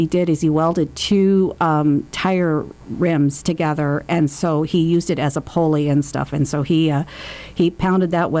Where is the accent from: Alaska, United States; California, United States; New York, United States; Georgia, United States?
Alaska, United States; Two Rivers; My family moved to Fairbanks, Alaska in 1974. Pretty much lived here most of my life. And we settled out in a small community of Two Rivers with no electricity, no runnin